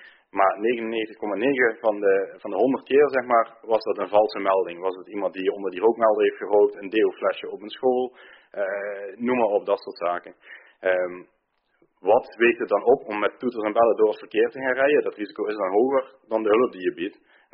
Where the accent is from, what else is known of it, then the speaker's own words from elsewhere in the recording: Brunssum, Limburg, Netherlands; ik ben zelf uit Brunsum, dus ik ben extra met de auto op en neer gaan rijden.